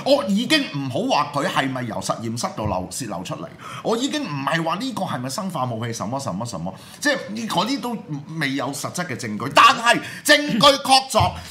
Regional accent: Hong Kong; 所以導致到我哋香港人一爆發疫情有少少味道

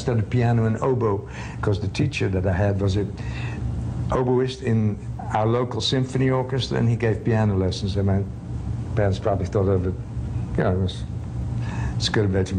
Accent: Groningen, Netherlands; In Holland, northeast Holland, Groningen.

